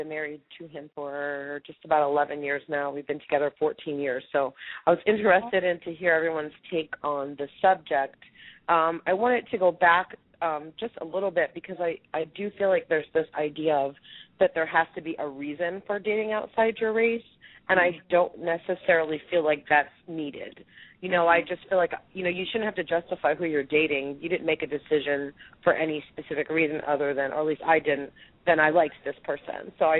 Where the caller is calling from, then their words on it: Pennsylvania, United States; I'm calling in from outside Philadelphia.